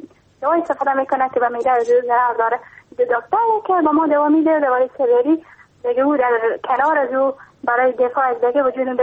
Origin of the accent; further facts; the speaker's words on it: Iran; ما خواهر کوچیک هستم، … از ایران هستم.